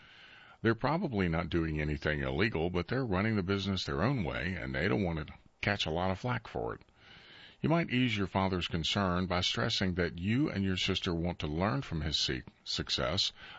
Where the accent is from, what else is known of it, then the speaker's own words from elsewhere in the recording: Garland, North Carolina, United States; I'm from Garland, down in Sampson County. My father's pharmacy was there.